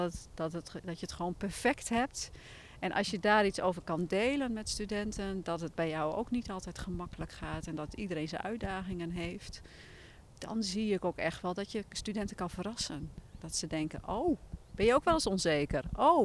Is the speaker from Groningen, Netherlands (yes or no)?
yes; Groningen, Netherlands; Ik ben zelf opgegroeid in Groningen.